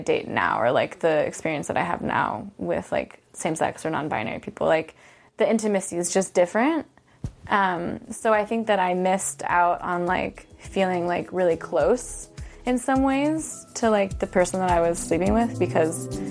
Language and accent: English; Orange, California, United States; I grew up in Orange County, California, the city of Orange. Growing up there, I don't think I realized just how conservative it was.